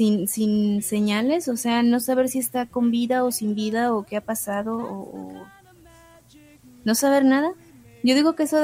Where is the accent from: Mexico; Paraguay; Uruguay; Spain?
Mexico; Ciudad Hidalgo, Michoacán; de aquí, de mi pueblo, de mi ciudad natal, de Ciudad Hidalgo, Michoacán.